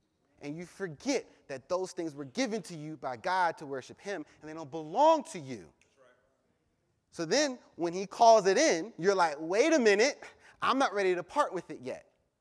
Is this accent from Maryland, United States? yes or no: yes; Maryland, United States; You know, I'm from Maryland.